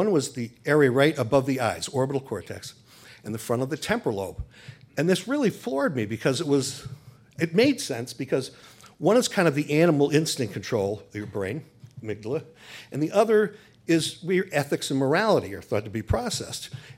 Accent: New York, United States; growing up in New York, I was Catholic Boy of the Year in New York, which got me to meet Nelson Rockefeller.

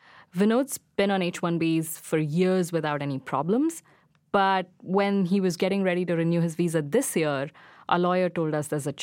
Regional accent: India; now in United States; We are originally from India, but we've lived here in the U.S. for years. Our daughter was born here.

